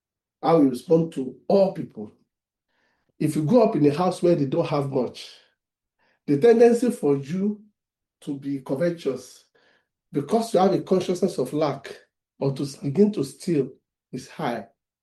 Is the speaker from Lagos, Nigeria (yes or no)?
no; Ibadan, Oyo, Nigeria; what they will cook when I was growing up in the Ibadan.